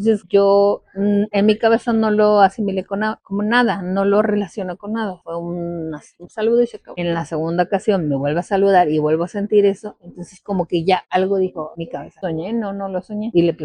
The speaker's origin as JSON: {"language": "Spanish", "region": "Mexico City", "country": "Mexico", "tie": "born or raised there", "said": "Yo soy de Ciudad de México, entonces mi infancia en Ciudad de México era, yo creo que una clásica infancia muy, muy apegada."}